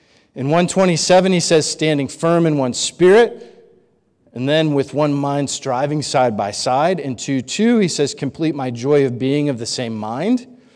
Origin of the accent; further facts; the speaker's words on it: Northeast, United States; Many of you know I grew up in the Northeast. And sometimes when you're in the Northeast, you're walking along in the woods. And I grew up in a little town that was in every direction was 60 miles of woods and farmland.